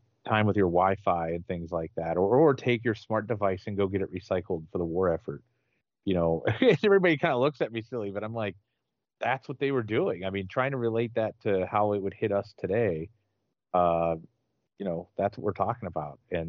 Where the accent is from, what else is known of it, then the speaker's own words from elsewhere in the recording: Pittsburgh, Pennsylvania, United States; I'm born and raised in Pittsburgh, it's not a famous thing that Pittsburgh did for the war effort